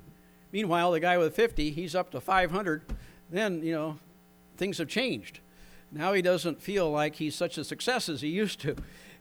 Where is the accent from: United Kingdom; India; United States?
United States; born there; how fortunate I am to have been born as an American citizen